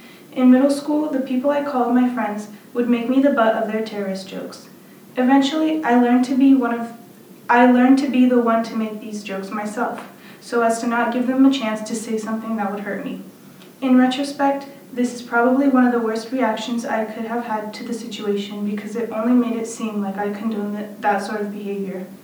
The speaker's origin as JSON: {"language": "English", "town": "Burlingame", "region": "California", "country": "United States", "tie": "born or raised there", "said": "Due to the lack of diversity in Burlingame, most of the girls my age had light skin, light hair, and light eyes."}